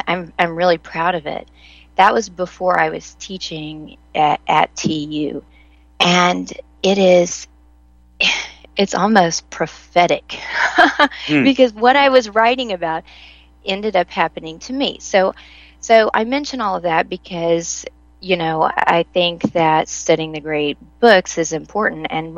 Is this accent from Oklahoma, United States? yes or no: yes; Tulsa, Oklahoma, United States; But yeah, so I'm from Tulsa, Oklahoma, and I was teaching at the University of Tulsa